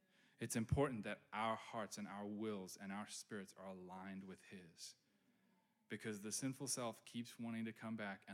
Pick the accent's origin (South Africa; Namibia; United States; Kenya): South Africa; I grew up in South Africa